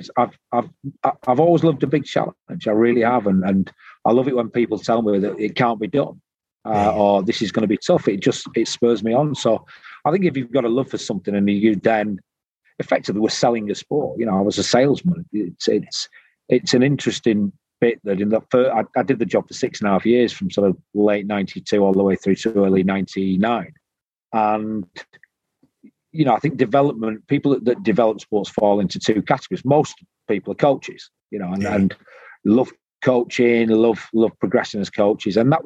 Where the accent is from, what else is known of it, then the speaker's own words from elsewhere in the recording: North West England, United Kingdom; now in Newcastle upon Tyne, United Kingdom; You know, I'm from the Northwest. I'm proud to be so, but I tell everybody I'm an adopted Geordie, because I've been up here now on and off for 32 years.